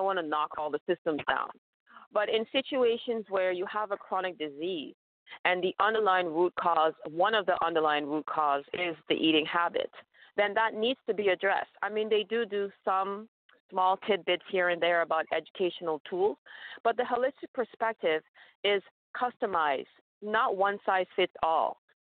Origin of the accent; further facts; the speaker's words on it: Trinidad & Tobago; I'm from Trinidad and Tobago, and her legs were amputated.